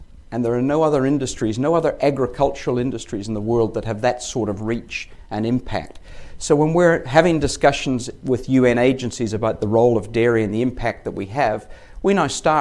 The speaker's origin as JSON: {"language": "English", "region": "Northern Ireland", "country": "United Kingdom", "tie": "born or raised there", "said": "I grew up in Northern Ireland. We grew up in the countryside. We didn't have a dairy farm. We just had a place in the country."}